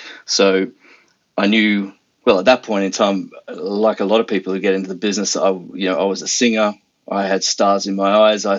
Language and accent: English; Sydney, New South Wales, Australia; obviously grew up in Sydney. I'm Australian